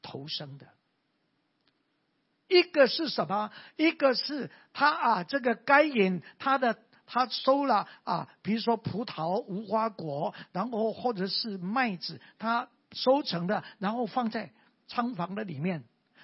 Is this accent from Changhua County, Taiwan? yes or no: yes; Tianzhong, Changhua County, Taiwan; also born or lived in Nantou County; 因为我是生在啊南投的民间乡，一个乡山上的一个村，就是生下来在我们房子的周围都是什么？都是果子，都是种水果的。后来我六岁的时候搬到彰化田中